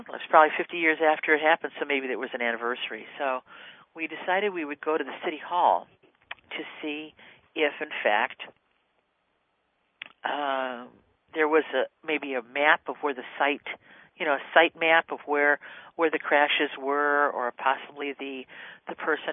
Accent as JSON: {"language": "English", "town": "Cleveland", "region": "Ohio", "country": "United States", "said": "And so I said, well, I'm from Cleveland, and my friend's here from Chicago."}